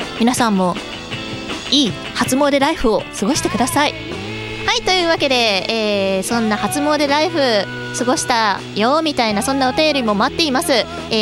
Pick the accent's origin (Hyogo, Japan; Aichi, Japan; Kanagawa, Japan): Aichi, Japan; Nagoya; now in Tokyo, Japan; 地元が名古屋なので、